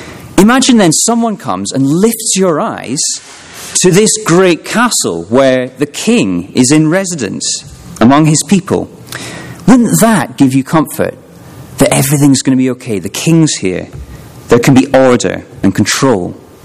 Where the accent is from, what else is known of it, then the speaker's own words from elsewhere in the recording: Scotland, United Kingdom; So let me start with an image from my home country. I'm from Scotland.